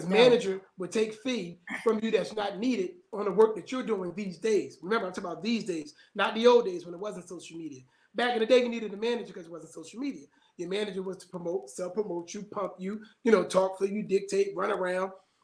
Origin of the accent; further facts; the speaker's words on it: Philadelphia, Pennsylvania, United States; I'm from Philadelphia.